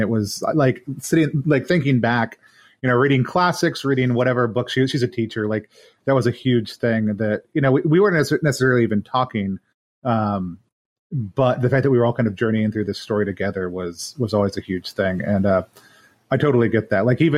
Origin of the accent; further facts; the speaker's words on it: Texas, United States; Growing up in the South, right? I'm from Texas also. Growing up in the South, I would experience that kind of, same kind of comment around me as a Catholic from certain people.